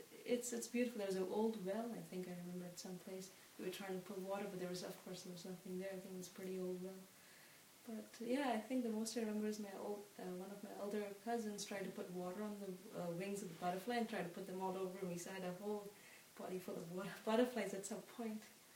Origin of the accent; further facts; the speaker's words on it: India; and from my memories of growing up in India, going to relatives' place on holidays and grandparents, all the villages I went